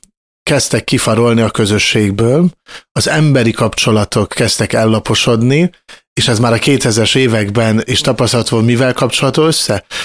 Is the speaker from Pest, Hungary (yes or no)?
yes; Máriabesnyő, Pest, Hungary; Pedig én Mária Besei származású vagyok, és ugye az már az inkább ilyen galgamenti kultúrkörhöz tartozik, és vagy hát néprajzi tájegységhez